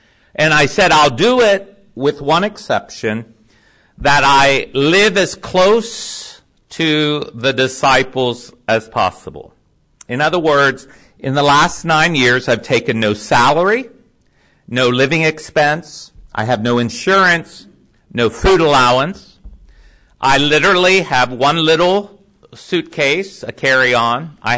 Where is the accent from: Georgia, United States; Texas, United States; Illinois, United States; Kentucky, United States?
Kentucky, United States; And I said, "That's me." I said, "I'm from Kentucky."